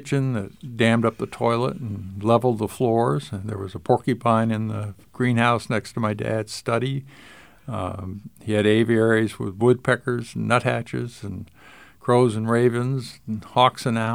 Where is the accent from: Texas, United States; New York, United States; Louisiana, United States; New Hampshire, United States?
New Hampshire, United States; Lyme; I study black bears, and I am from Lyme, New Hampshire.